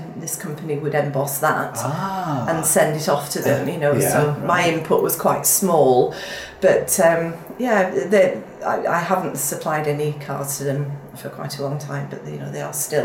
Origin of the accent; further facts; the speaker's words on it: Swansea, Wales, United Kingdom; I come from Swansea, which is the wettest city in Britain.